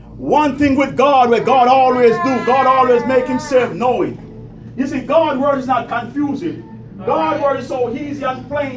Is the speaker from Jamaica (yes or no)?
yes; Jamaica; I might use a little more different season because I'm from Jamaica.